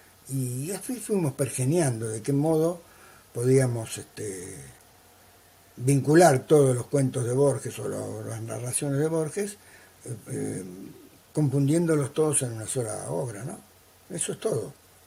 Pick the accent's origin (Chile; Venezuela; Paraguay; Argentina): Argentina; Buenos Aires; Yo nací en el Palermo pobre, cuna de cuchilleros y matones.